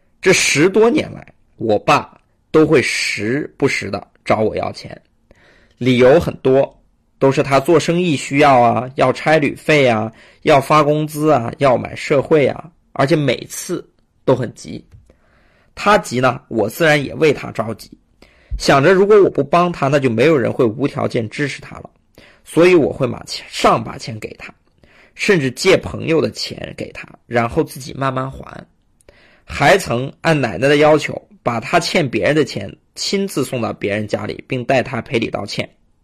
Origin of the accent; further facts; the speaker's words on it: China; 这一个现象啊，在我们中国人中是非常普遍的